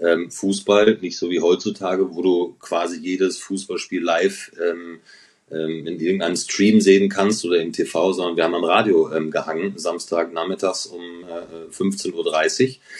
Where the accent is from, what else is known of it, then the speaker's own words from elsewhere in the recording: North Rhine-Westphalia, Germany; weil ich bin ja groß geworden in Ostwestfalen